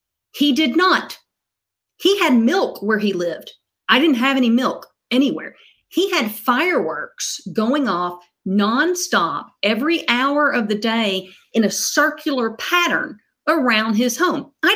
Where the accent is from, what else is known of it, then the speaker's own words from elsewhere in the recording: Kentucky, United States; now in New York City, United States; Like I've got a really good friend who actually grew up 20 minutes from where I grew up in Kentucky.